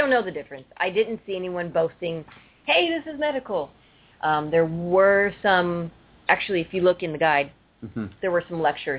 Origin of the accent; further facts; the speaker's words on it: Napa, California, United States; because I am from Napa.